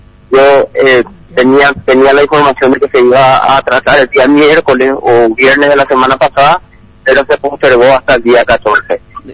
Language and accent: Spanish; Paraguay; unidos como paraguayos podemos lograr cualquier objetivo.